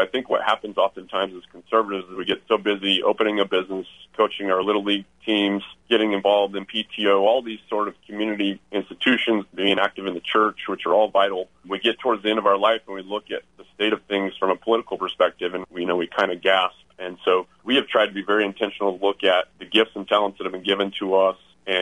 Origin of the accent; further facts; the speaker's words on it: Aztec, New Mexico, United States; So I was born and raised in Aztec, which is in the northern part of the state up in San Juan County.